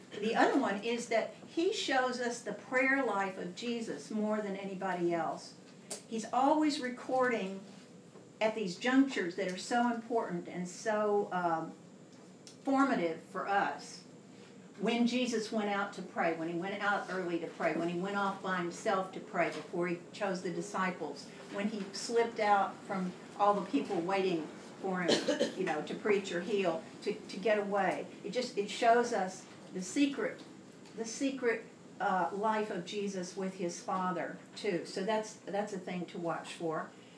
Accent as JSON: {"language": "English", "region": "Texas", "country": "United States", "said": "I say Abilene, I'm from Texas. Abilene."}